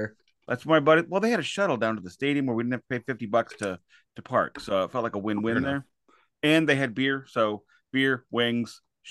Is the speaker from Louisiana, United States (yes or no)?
no; St. Louis, Missouri, United States; a couple of special guests from my hometown of St. Louis, Missouri.